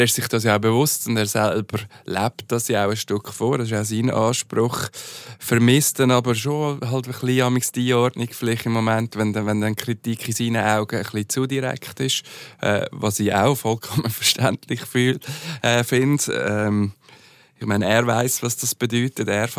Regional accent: Switzerland; wir sind erfolgsverwöhnt mit beiden Sportlern als Schweizer Sportfans

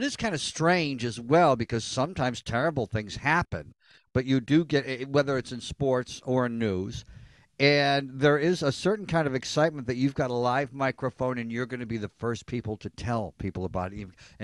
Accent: Elmira, New York, United States; growing up in Elmira, New York, underneath the covers.

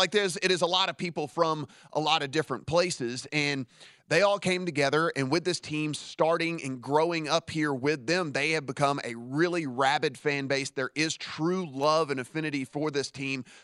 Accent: Las Vegas, Nevada, United States; I tell people I'm from Vegas

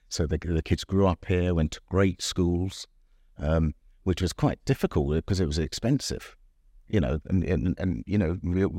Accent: United Kingdom; moved away as an adult; I've always had that great affinity and and pride of being a Brit abroad

